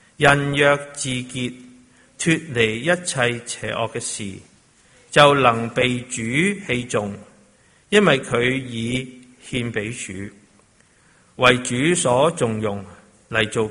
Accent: China; 我们知道我们是中国人

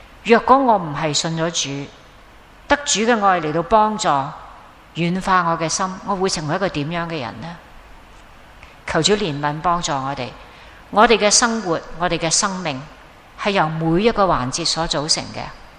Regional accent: China; 尤其是我们中国人，始终男性好像有些高一点的地位

